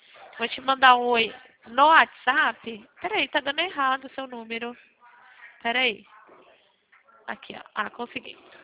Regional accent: Leme, São Paulo, Brazil; Na cidade de Leme, interior de São Paulo.

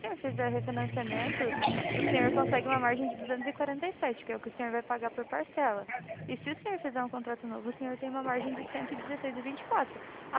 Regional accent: Curitiba, Paraná, Brazil; É, não, eu sou aqui de Curitiba

